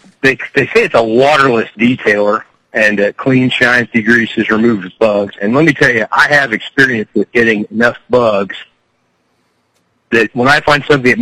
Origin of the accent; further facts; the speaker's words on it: Wichita, Kansas, United States; I am from Wichita, Kansas.